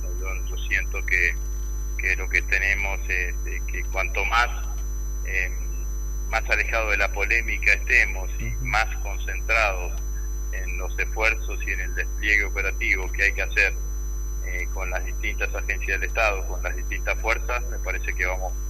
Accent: Rosario, Santa Fe, Argentina; que es lo que todos nosotros queremos como rosarinos

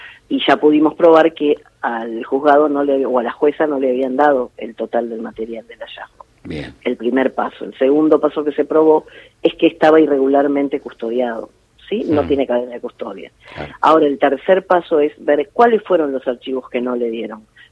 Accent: Argentina; Te corre un frío y un miedo de que caigamos en lo mismo como argentinos.

